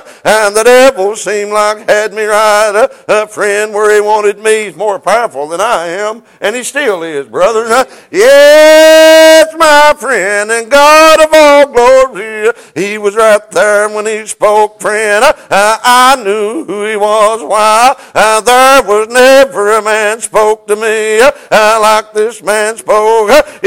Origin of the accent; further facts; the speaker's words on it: Kentucky, United States; Thought about when I was just a young boy growing up on Caney Creek in Knox County above Alice Lloyd College.